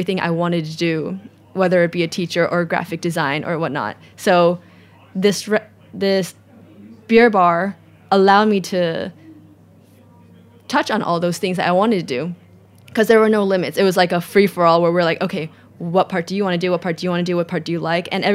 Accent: San Diego, California, United States; growing up in San Diego, it was so exciting to see the growth of it.

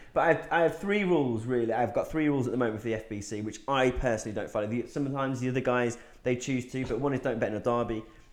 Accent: England, United Kingdom; obviously being an Englishman

